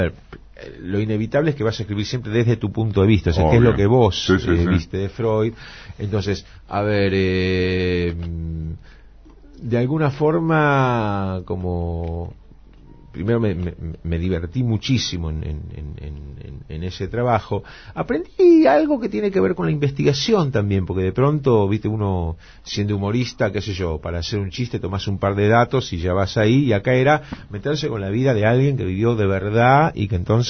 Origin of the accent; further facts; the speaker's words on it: Buenos Aires, Argentina; soy humorista, soy porteño, argentino, judío, de cierta izquierda.